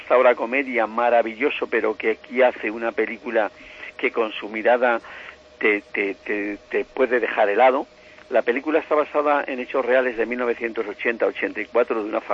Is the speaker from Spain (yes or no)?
yes; Andalusia, Spain; yo como andaluz puedo llevar